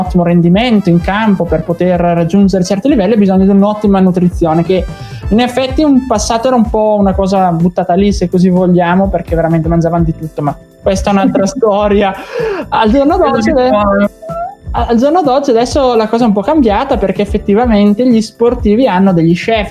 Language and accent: Italian; Bergamo, Lombardy, Italy; perché essendo bergamasco quindi lo conosco